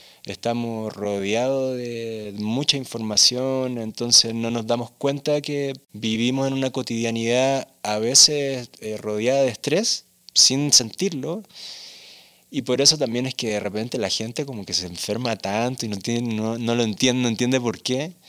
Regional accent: Punta Arenas, Magallanes, Chile; yo vengo del puerto de Punta Arenas

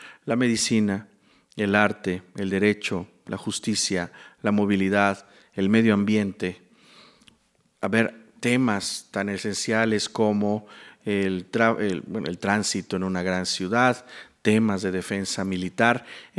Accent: Mexico; cuál es el modelo que nos conviene más como mexicanas y mexicanos, es más, como latinoamericanos

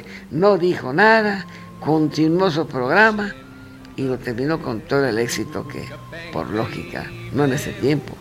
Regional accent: Mexico; yo al principio no entendí qué estaba pasando, como buen mexicano

